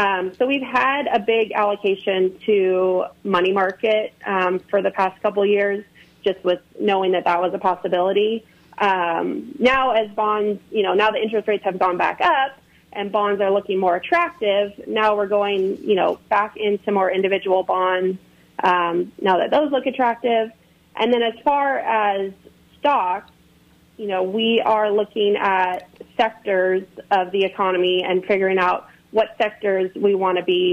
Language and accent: English; Hawaii, United States; now in San Luis Obispo, United States; but I grew up in Hawaii. I grew up on a cattle ranch, on the Big Island. So I had an ag background and I wanted to be in agriculture.